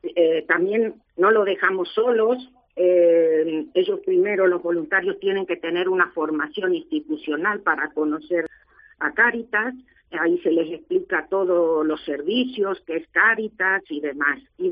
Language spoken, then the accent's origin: Spanish; Argentina; moved away as an adult; now in Spain; Mira, yo, como ves mi acento, soy de Argentina.